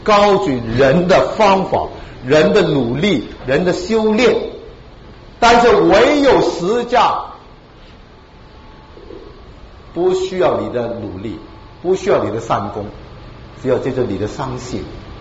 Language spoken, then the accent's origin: Chinese; Hong Kong; born there; 我当时在香港，我在香港出生的啊